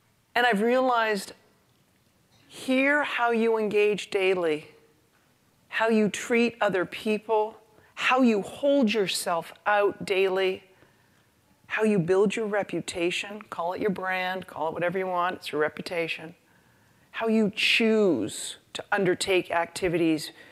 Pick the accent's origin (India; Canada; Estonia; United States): Canada; I grew up middle class in Canada and went to law school.